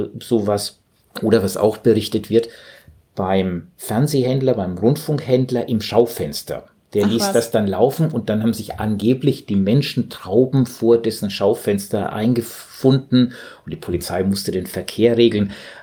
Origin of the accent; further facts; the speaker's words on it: Southern Germany, Germany; also ich als Süddeutscher kenne ihn auch.